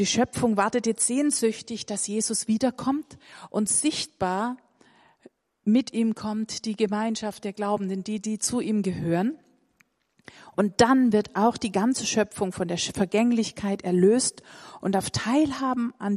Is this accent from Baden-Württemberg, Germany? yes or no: yes; Baden-Württemberg, Germany; mir sehr sympathisch als Schwäbin